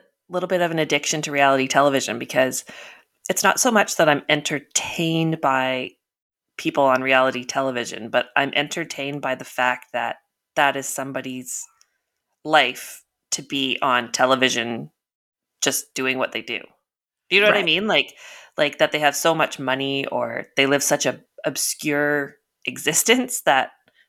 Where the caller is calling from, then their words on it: British Columbia, Canada; I'm coming from Northern Vancouver Island on the far west coast of Canada.